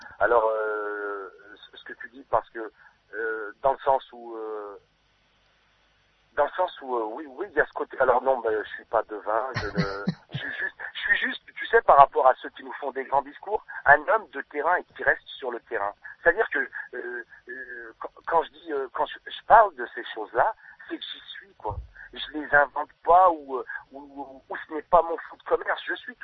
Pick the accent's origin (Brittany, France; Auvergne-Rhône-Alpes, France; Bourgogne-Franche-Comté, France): Auvergne-Rhône-Alpes, France; Ouais, je suis auvergnat.